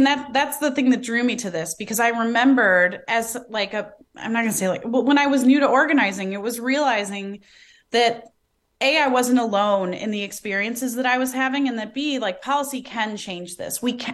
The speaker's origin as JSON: {"language": "English", "town": "Detroit", "region": "Michigan", "country": "United States", "said": "And I'm from Detroit, you know, we've been really hit"}